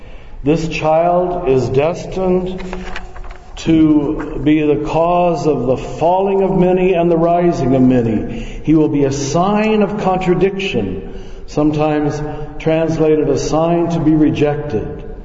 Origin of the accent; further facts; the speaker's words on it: Kansas, United States; When I was a little boy growing up in Kansas, we all had to dress up in our best clothes to come to Mass on Sunday.